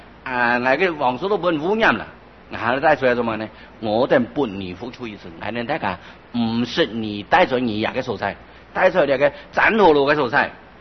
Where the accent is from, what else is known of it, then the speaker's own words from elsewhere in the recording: China; 我哋中国人讲的俗话讲啊